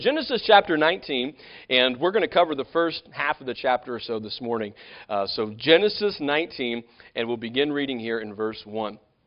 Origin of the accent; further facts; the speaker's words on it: Mangum, Oklahoma, United States; also born or lived in Illinois / Tulsa; shortly after I moved to Oklahoma as a boy, I moved here from Illinois and to the Tulsa area. And then when I was in junior high school, we moved to Mangum, the Mangum area.